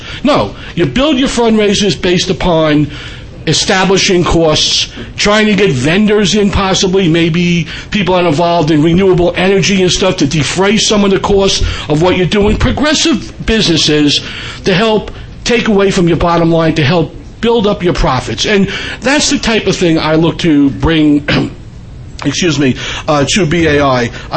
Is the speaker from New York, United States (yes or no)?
yes; Long Island, New York, United States; I am from Long Island, I'm not a city resident.